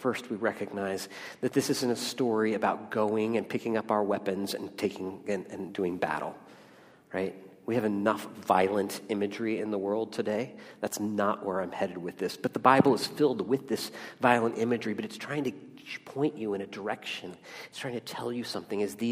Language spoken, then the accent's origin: English; England, United Kingdom; well, I'm English